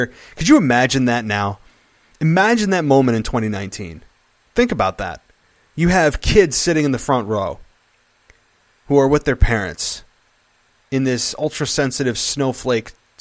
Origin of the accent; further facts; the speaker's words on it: New York, United States; And shamefully, this happened in my hometown. This happened in, it was then billed as, I believe it was the Pepsi Arena. Before then, it was a Knickerbocker Arena. Now it is the Times Union Center.